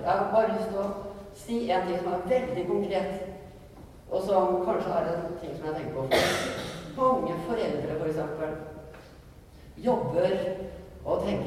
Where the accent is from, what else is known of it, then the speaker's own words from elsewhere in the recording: Gressvik, Østfold, Norway; Jeg tenker når jeg vokste opp på Gressvik